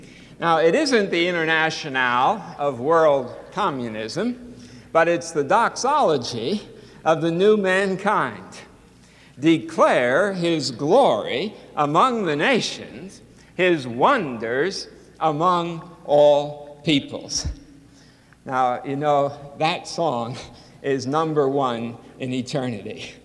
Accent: Philadelphia, Pennsylvania, United States; I won't talk about football because I'm from Philadelphia

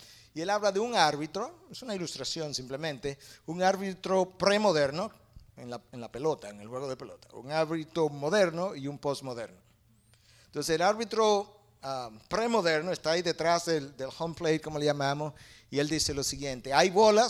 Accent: Dominican Republic; Múltiples presidentes en República Dominicana, de donde yo vengo, han sido acusados de corrupción

